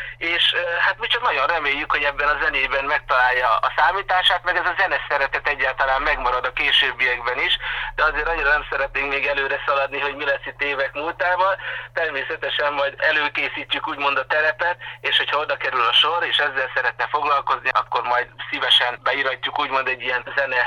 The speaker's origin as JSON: {"language": "Hungarian", "town": "Cigánd", "region": "Borsod-Abaúj-Zemplén", "country": "Hungary", "tie": "born or raised there", "said": "a citera muzsikáján nőttünk föl Szilárd testvéremmel annak idején Cigándon"}